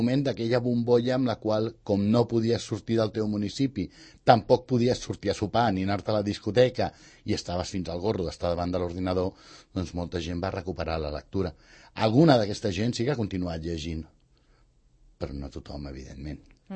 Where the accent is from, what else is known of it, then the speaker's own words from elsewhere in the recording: Sant Cugat, Catalonia, Spain; no ens agradaria sortir de Sant Cugat, és el meu poble tota la vida, jo no vull marxar de Sant Cugat, i és el meu poble i me l'estimo molt.